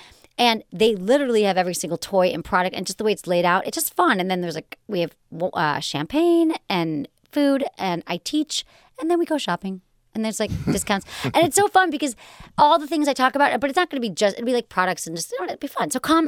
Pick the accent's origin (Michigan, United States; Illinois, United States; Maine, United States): Michigan, United States; Yeah, I'm from Michigan.